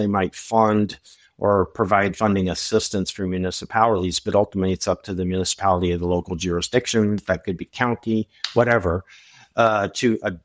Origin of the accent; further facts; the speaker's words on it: Texas, United States; If I ever go out there and look at my home state, Texas, it would tell you IBC 2018 is the model code.